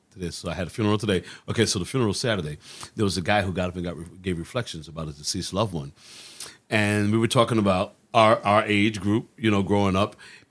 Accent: New Haven, Connecticut, United States; I'm from New Haven. I'm a proud New Havener. New Haven all my life.

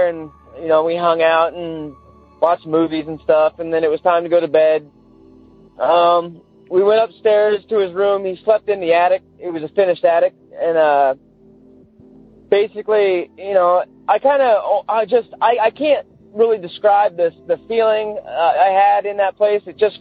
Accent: St. Helens, Oregon, United States; I'm from St. Helens, Oregon. It's a small town about 45 minutes outside of Portland, Oregon.

